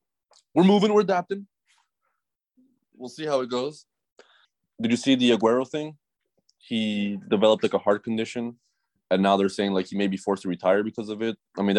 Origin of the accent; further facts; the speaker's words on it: Canada; we're both Canadian, that up north. He's on the West Coast, though. I'm on the East Coast.